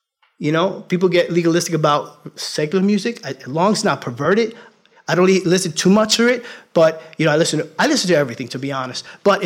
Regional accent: New York, United States; listen, I'm from New York.

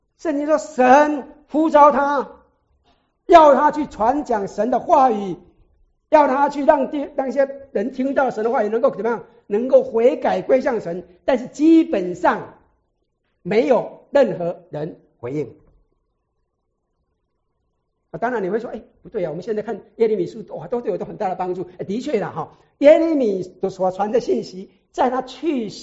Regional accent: China; 我们中国人有没有这种现象啊？我们中国不是有什么靠天吃饭的？

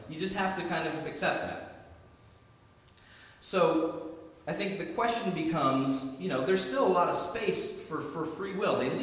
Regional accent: Boston, Massachusetts, United States; You know, I grew up in the Boston area where we were told that people who were tough were really smart.

